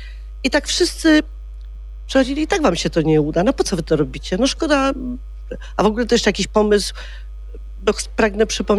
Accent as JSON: {"language": "Polish", "town": "Kraków", "region": "Lesser Poland", "country": "Poland", "tie": "born there", "said": "ja jestem krakowianką z urodzenia."}